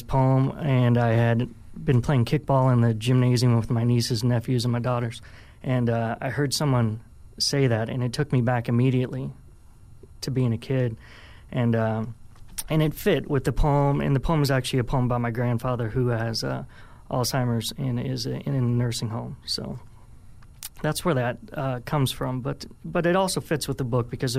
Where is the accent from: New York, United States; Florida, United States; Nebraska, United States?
Nebraska, United States; Omaha; You know, I grew up in Omaha, Nebraska.